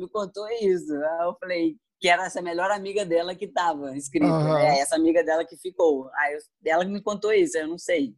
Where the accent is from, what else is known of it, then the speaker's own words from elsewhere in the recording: Muriaé, Minas Gerais, Brazil; Eu sou de Muriaé, Minas Gerais, uma cidade pequenina.